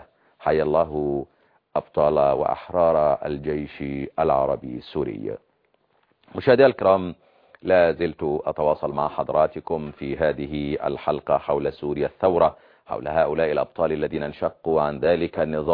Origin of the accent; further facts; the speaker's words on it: Egypt; حتى عصا نبوت بالصعيد زي ما بيقال عندنا في مصر